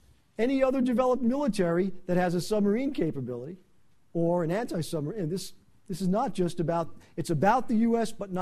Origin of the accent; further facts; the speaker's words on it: United States; Well, as an American, I would want to build a military that could take on any nation's military